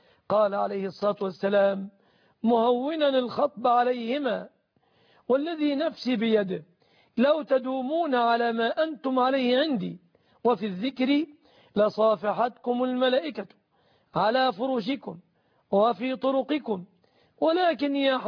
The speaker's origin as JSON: {"language": "Arabic", "country": "Egypt"}